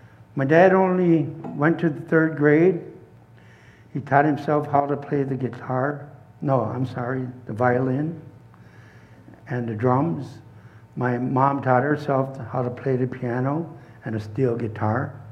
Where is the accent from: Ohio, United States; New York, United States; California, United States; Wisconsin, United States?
Wisconsin, United States; I grew up on the Oneida Reservation. I was the ninth child of 13. I am 76 years old.